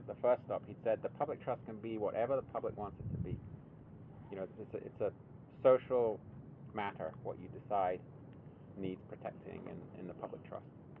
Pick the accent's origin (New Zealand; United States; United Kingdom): United Kingdom; England; So as Marisa said, I'm from Europe, from England, and I've got really interested recently in the rewilding that Europeans are doing